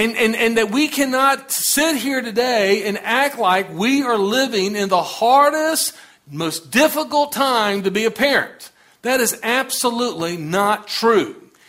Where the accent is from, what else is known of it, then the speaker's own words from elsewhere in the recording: the South, United States; I mean, I'm from the South. I mean, it didn't go real smooth when we started coming together, okay?